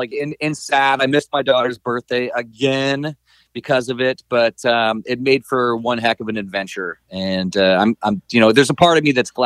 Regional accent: St. Catharines, Ontario, Canada; here in town, my hometown of St. Catharines.

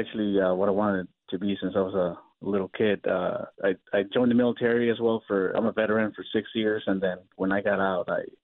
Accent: Elgin, Illinois, United States; I was a resident in Elgin too, and I grew up here in Elgin

